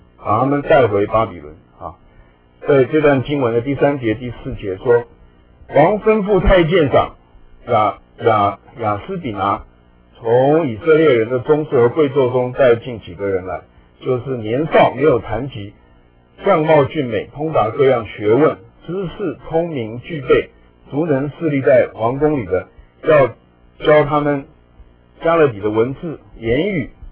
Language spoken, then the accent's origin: Chinese; Taipei, Taiwan; 我记得小时候在台北这个上门街进信会，